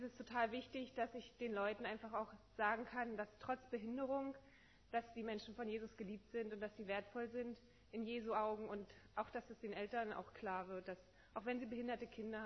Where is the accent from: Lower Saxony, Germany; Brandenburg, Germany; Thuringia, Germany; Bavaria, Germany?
Brandenburg, Germany; Potsdam; ich komme aus Potsdam